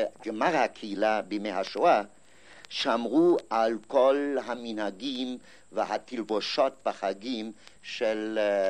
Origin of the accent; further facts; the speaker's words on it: Hamburg, Germany; אני בא מהקהילה המבורג.